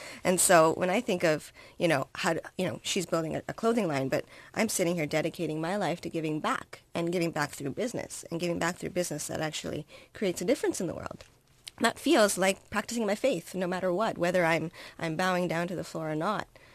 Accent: Canada; So I grew up in Canada, and I would say a model country for pluralism

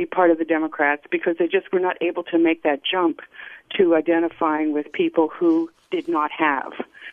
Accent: New Jersey, United States; now in San Francisco, United States; I'm calling from San Francisco, but I grew up in New Jersey, probably not far from where your speaker grew up from. We were a white Anglo-Saxon Protestant family.

